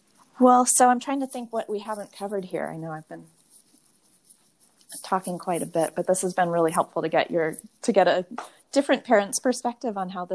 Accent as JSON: {"language": "English", "region": "Pacific Northwest", "country": "United States", "said": "we're from the Pacific Northwest where it's, you know, 78 degrees and zero humidity."}